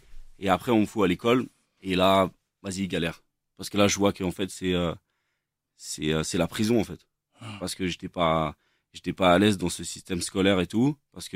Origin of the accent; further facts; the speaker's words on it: Versailles, Île-de-France, France; born there; j'ai 33 ans et je suis né à Versailles, d'une famille normale, tu vois, tranquille.